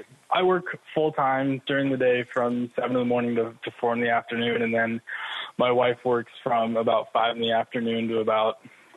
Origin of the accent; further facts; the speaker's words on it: Boise, Idaho, United States; I'm from Boise, Idaho.